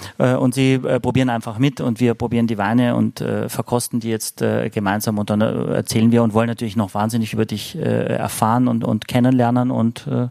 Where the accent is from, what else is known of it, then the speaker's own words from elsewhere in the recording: Austria; als Österreicher fühle ich mich immer so wahnsinnig empfangen